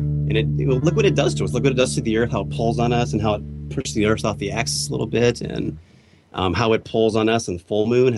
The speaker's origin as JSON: {"language": "English", "town": "Sparta", "region": "Wisconsin", "country": "United States", "tie": "born or raised there", "said": "I grew up in Wisconsin."}